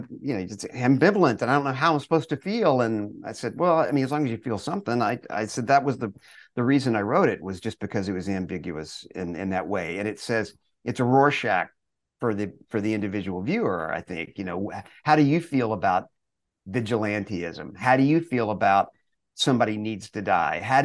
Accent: Longview, Texas, United States; we grew up in Longview, Texas, in East Texas.

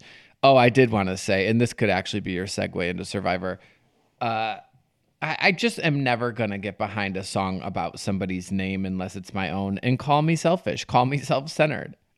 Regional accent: Jackson, United States; how am I supposed to go have a first date in Jackson in my hometown?

